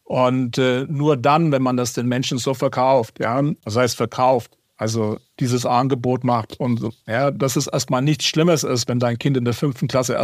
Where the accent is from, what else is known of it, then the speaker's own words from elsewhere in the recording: Bavaria, Germany; Ich komme ja aus Bayern, aus dem Süden oder so.